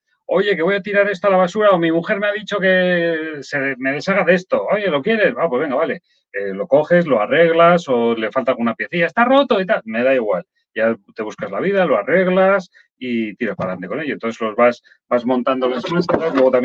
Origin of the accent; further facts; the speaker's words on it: Bilbao, Basque Country, Spain; born there; Bueno, nací en Bilbao, pero vivo en Guecho.